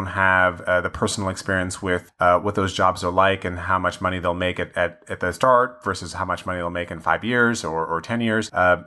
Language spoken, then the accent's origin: English; United States; Certainly growing up in the United States, I went to some of the best schools.